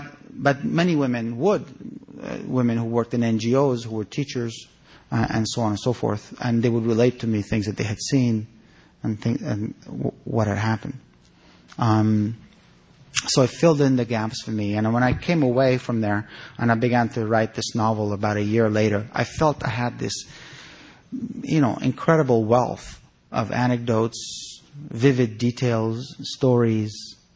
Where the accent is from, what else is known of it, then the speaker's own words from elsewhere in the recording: Afghanistan; now in United States; lived in the States for years, but I live in an Afghan community. I grew up around Afghans in Afghanistan. In the United States, I've lived around Afghans for the better part of 27 years.